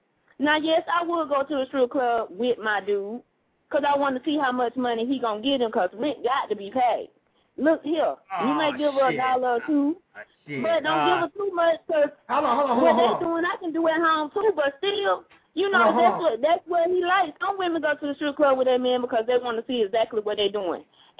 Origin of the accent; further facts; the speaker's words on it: California, United States; I'm from the Bay.